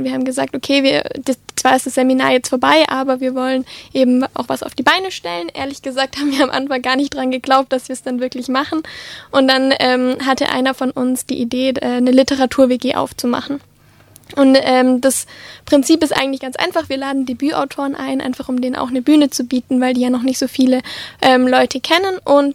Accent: Nufringen, Baden-Württemberg, Germany; Tatsächlich komme ich gar nicht hier aus Tübingen, sondern aus Nuffringen. Das heißt, ich bin eigentlich in die eher Richtung Stuttgart gewandt

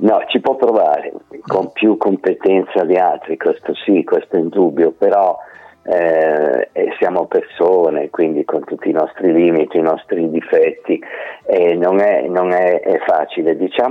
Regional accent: Milan, Lombardy, Italy; now in Gallarate, Italy; Io sono nato a Milano, ho vissuto a Milano da ragazzino e poi mi sono trasferito, o meglio, la mia famiglia si è trasferita qui a Gallarate, vicino a Varese.

